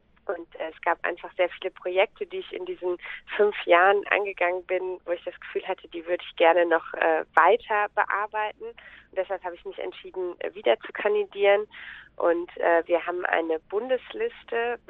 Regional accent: Gelsenkirchen, North Rhine-Westphalia, Germany; Ich bin Europaabgeordnete der Grünen im Europäischen Parlament und ich komme aus Gelsenkirchen ursprünglich

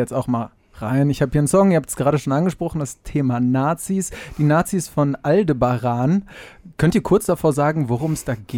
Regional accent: Dortmund, North Rhine-Westphalia, Germany; Ich komme aus Dortmund und bin Schalke-Fan.

